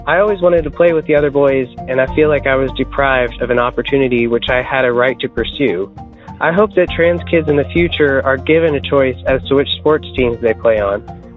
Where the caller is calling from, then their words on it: Louisville, Kentucky, United States; I'm calling from Louisville, Kentucky.